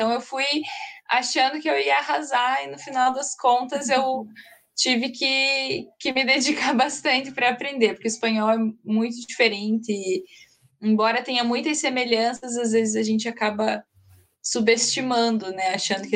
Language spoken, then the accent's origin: Portuguese; Brazil; me identificava como brasileira, que eu não conseguia falar, eles sempre perguntavam também.